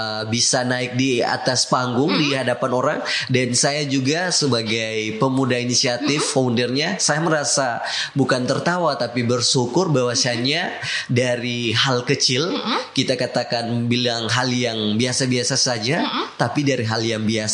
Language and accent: Indonesian; North Maluku, Indonesia; Karena kampung kami adalah dikatakan juga sebagai kampung tua sebelum pemekaran apa Kabupaten Halmahera Selatan. Jadi masih wilayah Bacan. Itu desa kami juga desa tertua.